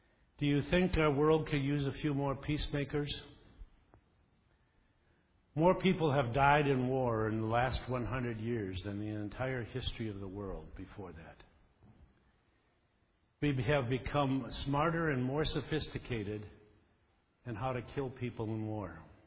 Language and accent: English; Forest Park, Illinois, United States; I grew up in a suburb of Chicago, Forest Park, Illinois. I grew up in St. John's Lutheran Church at Forest Park.